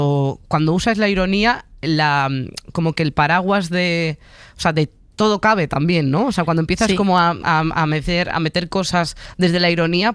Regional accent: Cádiz, Andalusia, Spain; Ahora estoy un poco gaditana invernal, tú lo sabes. Que vale, yo sí. Durante el año no soy tan andaluza, pero luego ya volvemos.

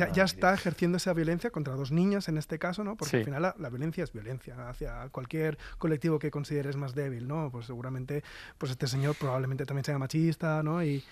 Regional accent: Valencian Community, Spain; nosotros somos de la Comunidad Valenciana y allí ahora mismo

